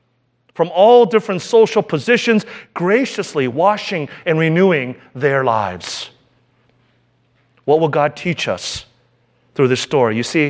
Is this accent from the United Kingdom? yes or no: no; South Korea; when I was growing up in Korea in the 70s, it was very difficult to get chocolate ice cream.